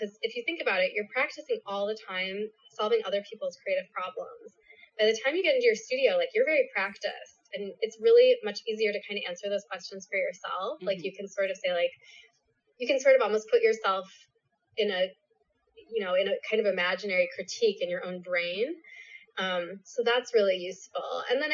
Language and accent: English; Milwaukee, Wisconsin, United States; now in Chicago, United States; So I grew up in Milwaukee, which is very close to Chicago. It's about an hour and a half away, but I moved around a little bit in between, but I've been in Chicago since 2005